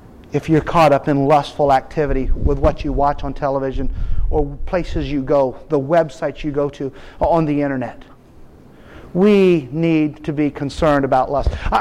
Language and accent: English; Bellflower, California, United States; I come from Bellflower, California, and I was telling some people before, you know, that's a city of 70,000 people.